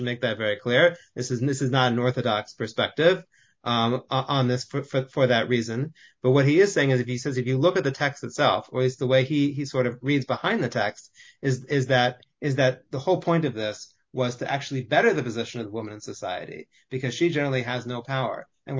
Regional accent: Philadelphia, Pennsylvania, United States; that's the community I grew up in Philadelphia.

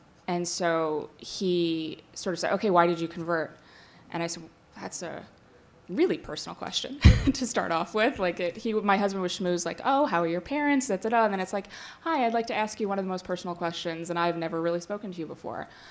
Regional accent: Rochester, New York, United States; Rochester, New York. Very, very rural Rochester.

